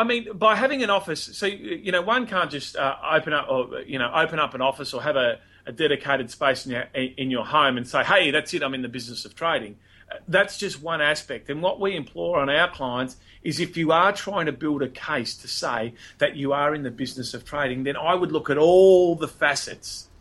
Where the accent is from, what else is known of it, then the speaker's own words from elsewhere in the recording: Melbourne, Victoria, Australia; Now, I'm from Melbourne